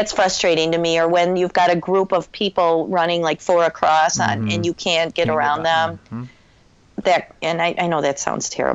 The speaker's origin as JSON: {"language": "English", "region": "Illinois", "country": "United States", "said": "I mean, I'm from Illinois."}